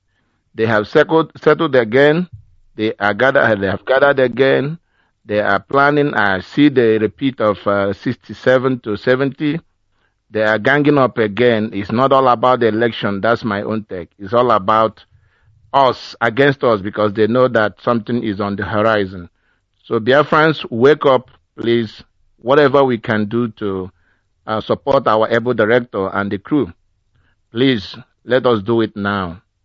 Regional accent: Amurie Omanze, Imo, Nigeria; I'm from Amurie Omanze in Isun local government area, Olo, Imo, Biafra land.

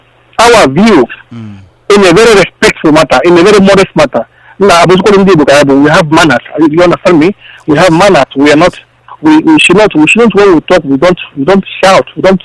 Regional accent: Azobolu, Anambra, Nigeria; I'm an Igbo man. I come from Azobolu. I'm from Azobolu in Anambra State.

